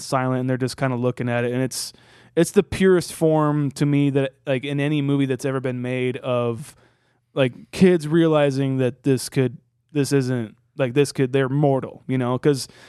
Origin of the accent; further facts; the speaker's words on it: Iowa, United States; we're from Iowa where a lot of tornadoes happen and stuff like that.